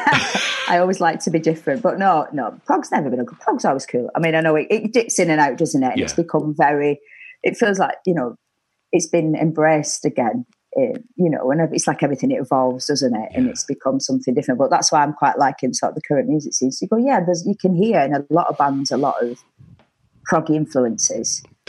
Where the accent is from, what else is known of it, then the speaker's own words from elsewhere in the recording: Bolton, North West England, United Kingdom; But as well, I grew up in Bolton, and we had two sort of pubs that you went to.